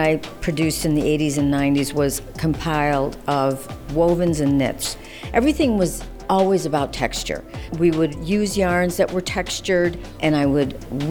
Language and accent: English; Chicago, Illinois, United States; I was born on Taylor Street and I grew up on Well, technically the southwest side of Chicago, but when I started working, I moved to the north side.